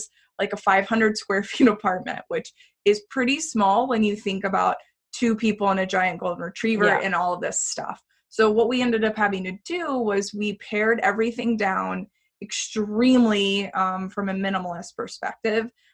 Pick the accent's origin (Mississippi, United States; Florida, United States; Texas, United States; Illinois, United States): Texas, United States; now in San Francisco, United States; We had actually moved from we're from Texas originally, which has a little bit of a lower cost of living.